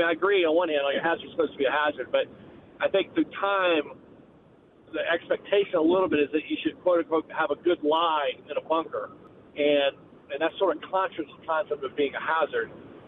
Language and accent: English; Greenville, South Carolina, United States; I'm super excited in that in my home state of South Carolina, we're renovating the Shanifer course at Greenville Country Club, which is where I grew up.